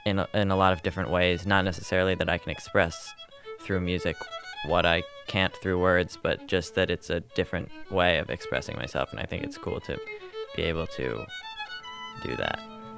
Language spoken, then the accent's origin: English; Ann Arbor, Michigan, United States; I'm 16 years old. And I play the violin. I'm from Ann Arbor, Michigan.